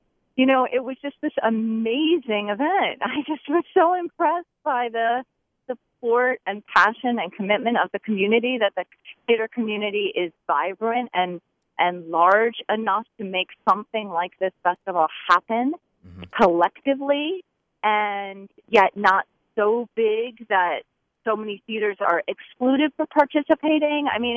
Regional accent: Bethesda, Maryland, United States; I grew up in the Bethesda Chevy Chase area, and I went to school at Charles E. Smith Jewish Day School.

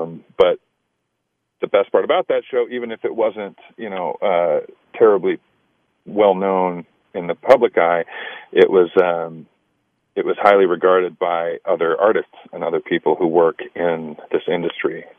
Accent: Sacramento, California, United States; Yeah, man, I grew up in Sacramento, California. I did theater in high school.

